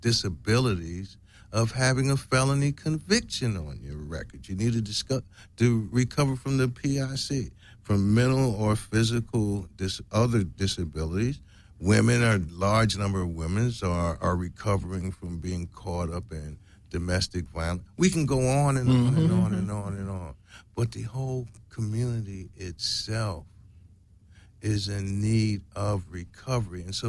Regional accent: New York, United States; now in Los Angeles, United States; And I'm a New Yorker, so Skid Row is like the New York part of L.A.

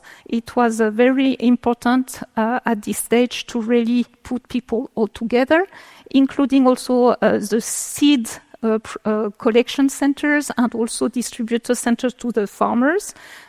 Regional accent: Romandy, Switzerland; English is a second language; as you can guess from my accent, I'm coming from the French part of Switzerland.

